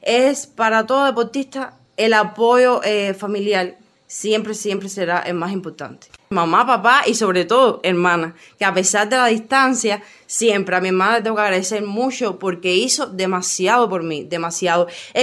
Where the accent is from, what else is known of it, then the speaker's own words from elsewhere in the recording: Montero, Cienfuegos, Cuba; a pesar de ir representando mi provincia Cienfuegos, mi corazón siempre estaba claro y mi mente siempre decía, mi pueblo ha sido Montero. ¿Por qué? Porque yo mi carrera deportiva la forjé ahí